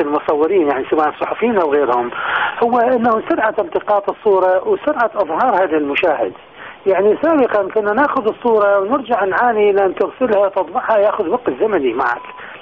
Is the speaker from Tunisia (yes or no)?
no; Iraq; ونفتخر بها احنا كعراقيين.